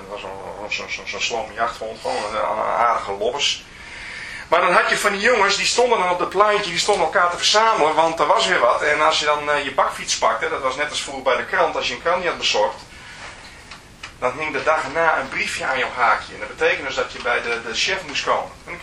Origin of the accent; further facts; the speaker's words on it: Leeuwarden, Friesland, Netherlands; Ik ben geboren getogen in Leeuwarden en na de oorlog waren er ongeveer 20 ijsfabriekjes.